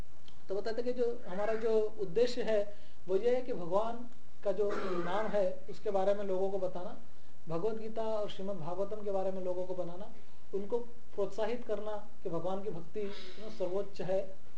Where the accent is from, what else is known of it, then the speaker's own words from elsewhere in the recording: India; born there; moved away; हालांकि हम भारत में जन्मे हैं तो हमारा बड़ा सौभाग्य है